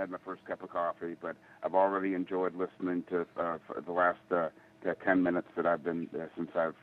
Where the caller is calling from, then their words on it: Columbus, Ohio, United States; Jim, today I'm calling from Columbus, Ohio.